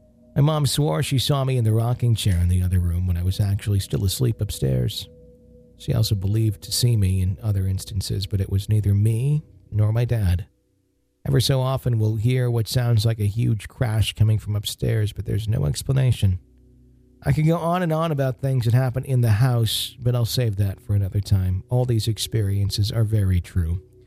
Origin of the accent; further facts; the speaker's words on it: Virginia, United States; I was born and raised in Virginia and have lived in the same house my whole life.